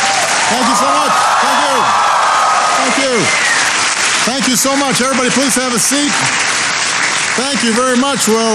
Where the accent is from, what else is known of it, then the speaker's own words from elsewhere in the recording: Hawaii, United States; also born or lived in Indonesia; I was born in Hawaii, spent most of my childhood in Hawaii, but I also spent time in Indonesia as a young boy.